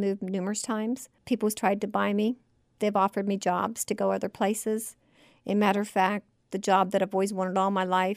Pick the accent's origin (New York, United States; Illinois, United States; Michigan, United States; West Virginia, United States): West Virginia, United States; forget where my roots are from. I'm just always very proud about that, very proud to be able to say I am from West Virginia.